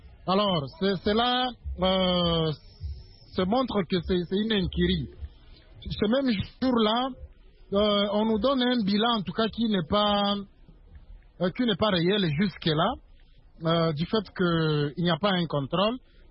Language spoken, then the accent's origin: French; DR Congo; ici, chez nous, en RDC